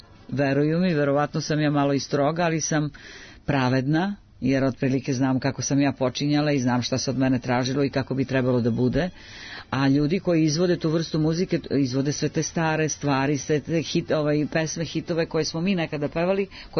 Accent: Kučevo, Southern and Eastern Serbia, Serbia; ja sam, pošto sam iz Kučeva

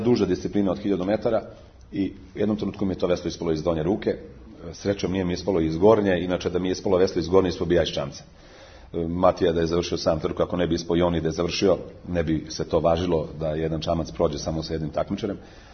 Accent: Serbia; ja sam Srbin

